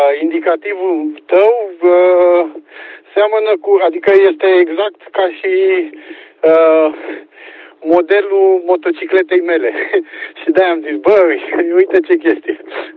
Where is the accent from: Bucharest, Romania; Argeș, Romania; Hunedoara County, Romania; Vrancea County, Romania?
Argeș, Romania; Pitești; Eu sunt din Pitești, de aia sunt cu Y7, dar portabil aici în Y4 în munții Măcinului